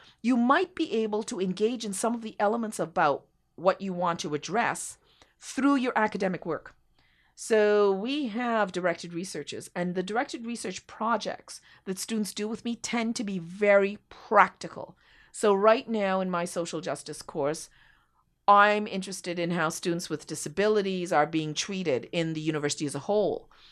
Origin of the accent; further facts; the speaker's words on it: Montreal, Quebec, Canada; born there; and I was born in Montreal.